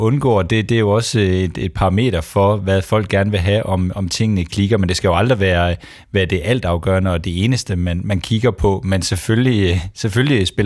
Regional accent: Randers, Central Denmark Region, Denmark; Jeg er født og opvokset i Randers og har et kæmpe netværk i Randers og hele min omgangskreds i Randers Kommune

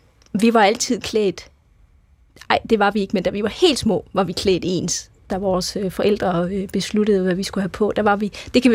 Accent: Horsens, Central Denmark Region, Denmark; Ja, jeg kommer fra Horsens, og jeg bor i en lille by lige uden for Horsens, der hedder Lund.

